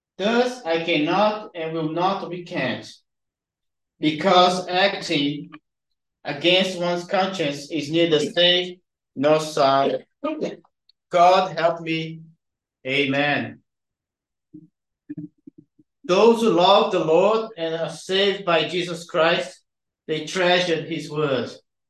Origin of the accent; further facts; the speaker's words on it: Brazil; English is a second language; moved away as an adult; now in United Kingdom; I'm originally from Brazil. I've been here in the UK for 15 years.